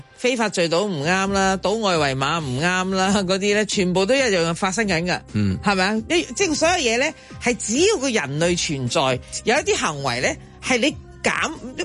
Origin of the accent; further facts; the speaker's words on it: Hong Kong; 我喺香港长大，